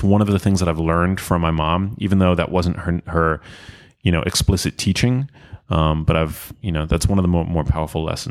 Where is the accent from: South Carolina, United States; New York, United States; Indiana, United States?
New York, United States; New York City; We grew up in New York City.